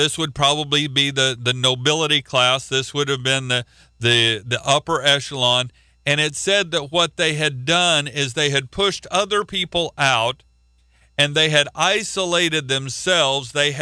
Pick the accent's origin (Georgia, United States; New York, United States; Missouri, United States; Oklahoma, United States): Oklahoma, United States; I came from Oklahoma, and people didn't have back porches in Oklahoma.